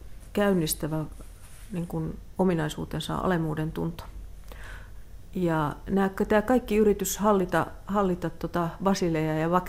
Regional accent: Raahe, North Ostrobothnia, Finland; kun mä oon kotoisin Raahesta

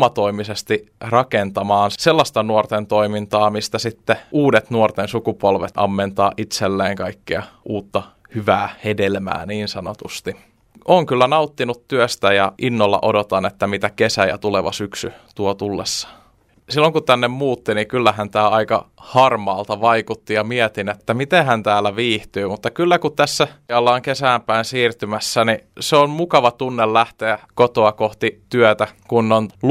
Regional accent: Helsinki, Uusimaa, Finland; tuun Helsingistä

